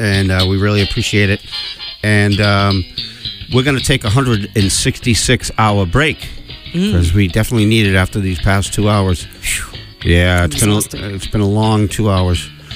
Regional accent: Everett, United States; something that happened in Everett, because we're both from Everett

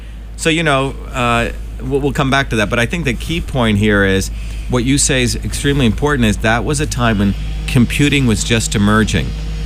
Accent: India; born there; You know, I was born in India. My parents came here in 1970.

